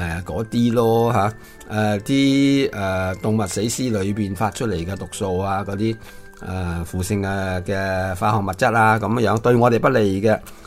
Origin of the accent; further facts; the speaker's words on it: China; 我哋系中国人啊嘛